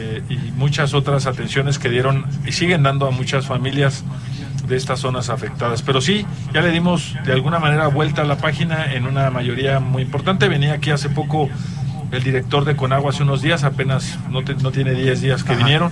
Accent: San Juan del Río, Querétaro, Mexico; me da que estén aquí en San Juan del Río, en mi tierra, en mi querido San Juan, como le digo yo

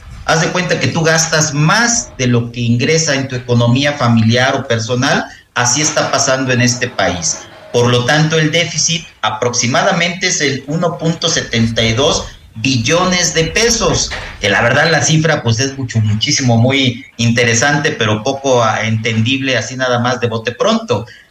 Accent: Mexico

